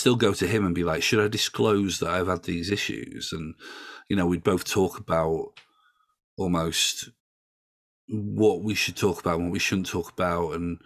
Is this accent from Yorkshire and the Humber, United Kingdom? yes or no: yes; Yorkshire and the Humber, United Kingdom; I mean, I'm from Yorkshire, you know